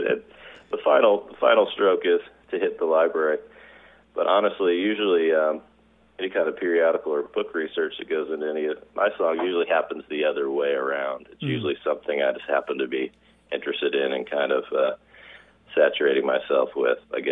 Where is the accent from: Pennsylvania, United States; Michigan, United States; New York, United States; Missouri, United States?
Missouri, United States; St. Peters; Because I grew up in St. Peter's, Missouri, which is now is a suburb of St. Louis.